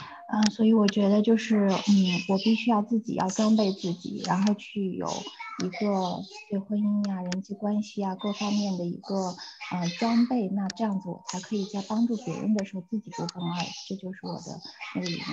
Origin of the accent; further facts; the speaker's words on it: Los Angeles, California, United States; 然后我是来自洛杉矶